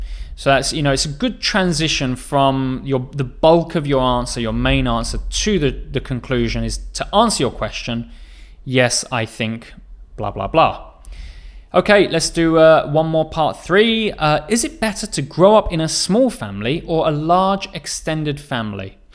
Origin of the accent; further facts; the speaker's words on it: England, United Kingdom; So of course, I'm from England.